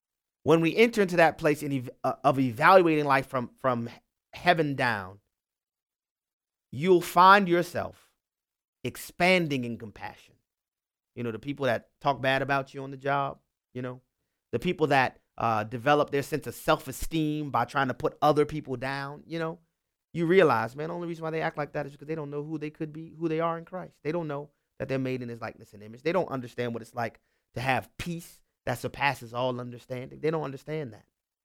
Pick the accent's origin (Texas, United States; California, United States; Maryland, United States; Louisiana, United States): Louisiana, United States; New Orleans; Y'all know I'm from New Orleans.